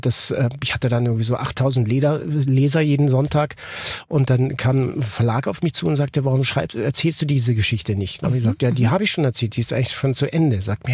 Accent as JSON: {"language": "German", "region": "Ticino", "country": "Switzerland", "tie": "born there", "said": "Ich bin ja aus dem Tessin gebürtig und liebe die mediterrane Lebensart."}